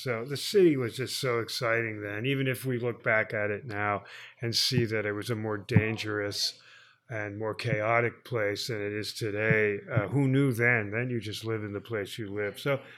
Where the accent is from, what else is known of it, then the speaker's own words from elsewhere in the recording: Tenafly, New Jersey, United States; also born or lived in Teaneck; There's northern New Jersey and especially northeastern New Jersey, where I'm from. I was born in Teaneck, New Jersey, and grew up in Tenafly. These are towns in Bergen County.